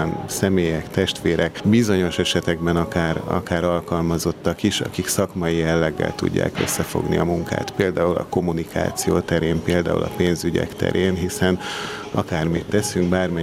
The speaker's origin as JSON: {"language": "Hungarian", "region": "Budapest", "country": "Hungary", "tie": "born or raised there", "said": "Budapesten nőttem fel, úgyhogy Margit körút, Ferenciek tere"}